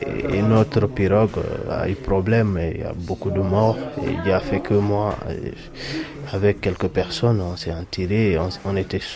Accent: Senegal; French is a second language; moved away as an adult; now in Italy; Je suis sénégalais, moi.

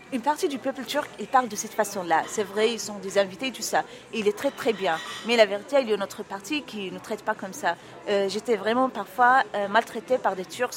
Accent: Syria; Il m'a dit, vous êtes d'où ? Je dis, je suis syrienne.

